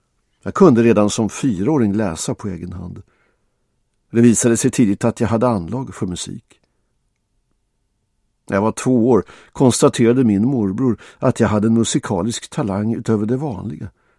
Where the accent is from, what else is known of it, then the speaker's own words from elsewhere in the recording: Bosnia & Herzegovina; moved away; Min uppväxt och min barndom i Bosnien har jag vackra minnen av.